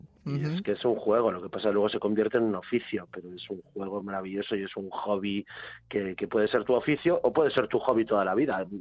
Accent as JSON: {"language": "Spanish", "town": "Bilbao", "region": "Basque Country", "country": "Spain", "tie": "born there", "also_born_or_lived": "Madrid", "said": "Nací en Bilbao, he vivido en Madrid, ahora me toca Extremadura"}